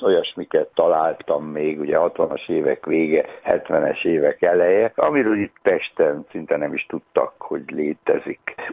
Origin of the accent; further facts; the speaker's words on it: Cluj-Napoca, Cluj County, Romania; hát én is odavalós jövő, kolozsvári vagyok